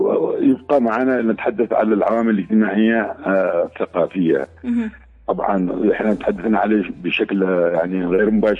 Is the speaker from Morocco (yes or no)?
no; Yemen; صحيح نحن مجتمع يمني محافظ يغلب على النمط القبلي